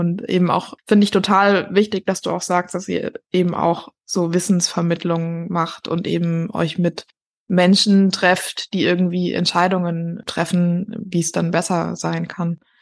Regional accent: Rhineland-Palatinate, Germany; ich komme auch aus Rheinland-Pfalz

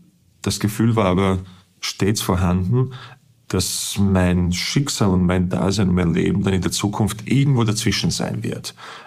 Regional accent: Bosnia & Herzegovina; German is a second language; now in Austria; Ich bin sicherlich in Österreich angekommen. Das ist meine zweite Heimat. Deutsch ist meine zweite Sprache. Meine Kinder sind in Österreich auf die Welt gekommen, sehen Österreich absolut als die erste Heimat. Also für sie ist Bosnien eine weit entfernte zweite Heimat.

